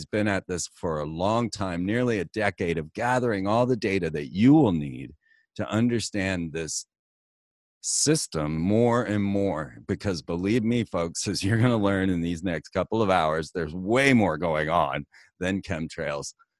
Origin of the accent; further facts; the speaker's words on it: Orlando, Florida, United States; Now, growing up in Orlando, watching many, many rocket launches